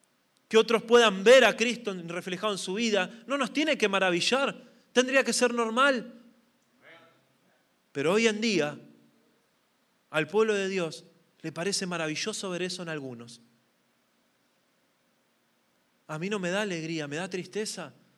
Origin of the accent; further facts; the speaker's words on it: Argentina; Hablo por mi país porque es el que conozco. No estoy hablando de ustedes, estoy hablando del lugar de donde yo vengo.